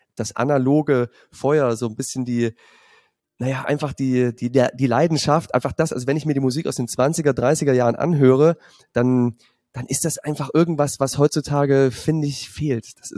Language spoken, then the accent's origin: German; Jena, Thuringia, Germany; born there; Ich bin in Jena geboren